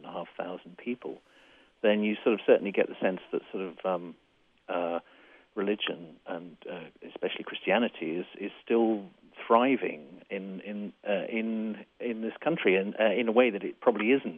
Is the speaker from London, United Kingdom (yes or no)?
no; Scotland, United Kingdom; because I was brought up in Scotland